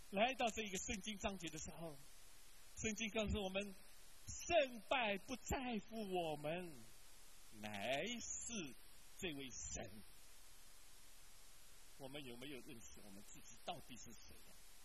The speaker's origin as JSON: {"language": "Chinese", "region": "Shanghai", "country": "China", "tie": "born or raised there", "said": "因为那个时候在上海，我们住的是石库门房子"}